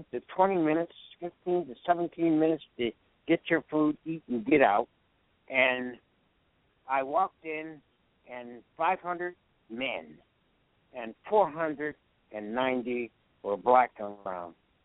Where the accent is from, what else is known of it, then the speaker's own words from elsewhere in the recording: Pennsylvania, United States; When I talk about my educational history, I talk about growing up in Western Pennsylvania and going to all-white schools before there was such a thing as integration.